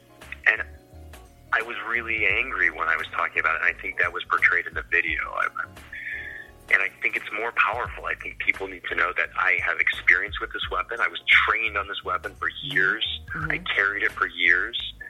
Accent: Ohio, United States; And again, I grew up in Ohio. We had tornado drills, and I swear that scared the hell out of me.

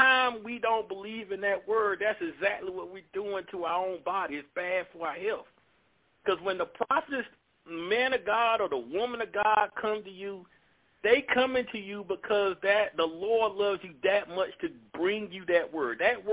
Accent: the South, United States; I'm originally from the South

